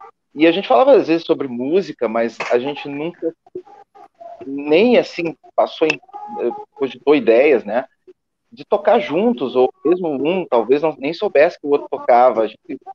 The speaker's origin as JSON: {"language": "Portuguese", "town": "São Leopoldo", "region": "Rio Grande do Sul", "country": "Brazil", "said": "Eu de São Leopoldo"}